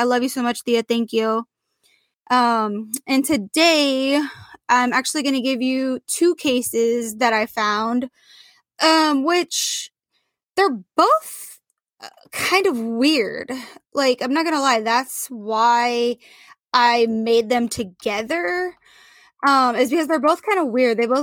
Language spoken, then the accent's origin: English; Portland, United States; I just saw a little girl in my hometown of Portland was asleep in her car